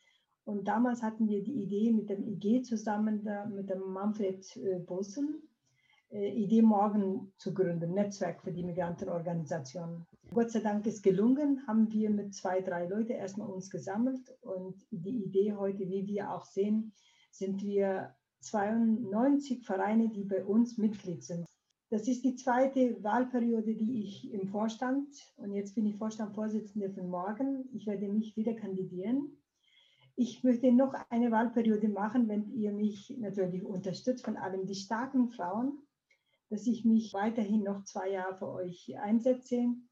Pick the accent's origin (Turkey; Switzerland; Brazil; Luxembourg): Turkey; German is a second language; now in Germany; ich komme aus der Türkei, ich bin Kurdin